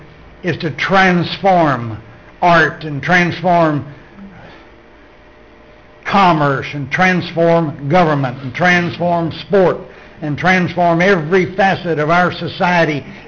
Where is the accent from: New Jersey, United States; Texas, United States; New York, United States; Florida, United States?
Texas, United States; accent: southwestern; You're struggling with my southwestern accent?